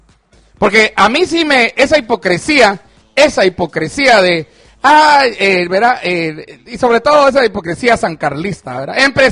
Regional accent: Chimaltenango, Guatemala; Pues pero así me decían a mí de niño allá, en Chimaltenango.

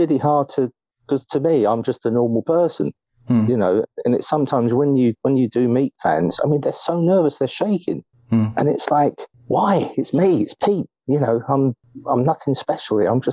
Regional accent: London, United Kingdom; because that was my kind of home gig, you know, being a Londoner.

